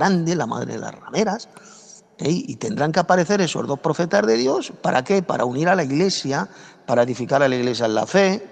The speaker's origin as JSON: {"language": "Spanish", "country": "Spain", "said": "Yo soy español."}